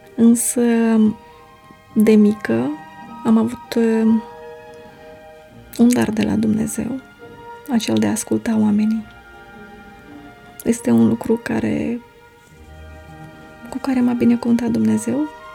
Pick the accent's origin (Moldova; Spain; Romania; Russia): Moldova; accent: Moldovan; Vorbesc moldovenește fără niciun pic de accent român.